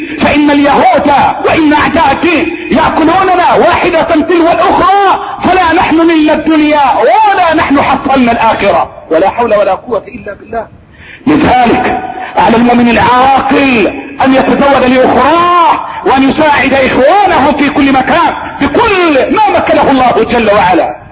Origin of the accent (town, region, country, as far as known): Egypt